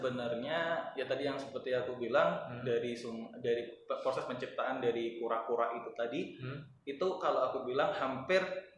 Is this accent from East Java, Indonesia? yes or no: no; Pekalongan, Central Java, Indonesia; Bahkan di daerah asalku Pekalongan aja itu ada batik namanya batik Jelamprang.